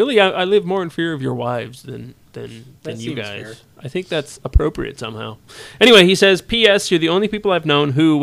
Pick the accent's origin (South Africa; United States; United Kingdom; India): United Kingdom; now in St. Catharines, Canada; I'm a Brit who married a Canadian girl, and although our family migrated to St. Catharines, my job didn't.